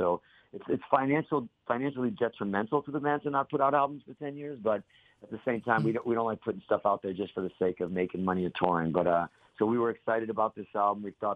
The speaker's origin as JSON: {"language": "English", "town": "Boston", "region": "Massachusetts", "country": "United States", "said": "But we're from Boston. We're surrounding towns of Boston."}